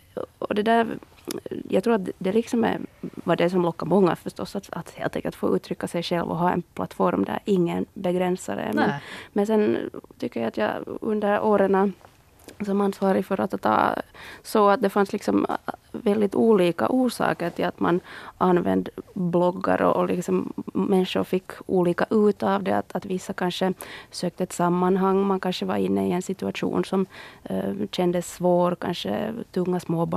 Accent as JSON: {"language": "Swedish", "town": "Karis", "region": "Uusimaa", "country": "Finland", "tie": "born or raised there", "said": "att vi har både klippt och klistrat tillsammans och liksom lekt redaktörer ända sedan vi var små hemma i Karis"}